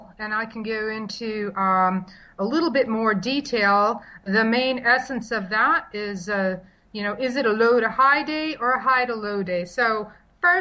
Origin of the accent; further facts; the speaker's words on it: California, United States; accent: Southern California; My accent is actually Southern California.